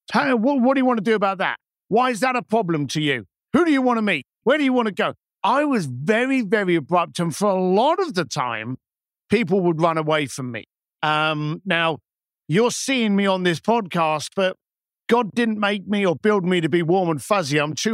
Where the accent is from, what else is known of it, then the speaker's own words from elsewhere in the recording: East London, London, United Kingdom; So I came from East London. I came from a bricklaying firm.